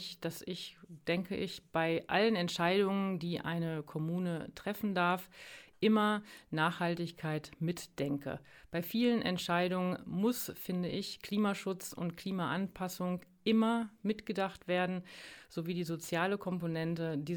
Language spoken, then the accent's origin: German; Bovenden, Lower Saxony, Germany; also born or lived in Southern Germany; Ich bin in Bovenden aufgewachsen, war dann zwar 20 Jahre in Süddeutschland, bin aber seit 2011 zurück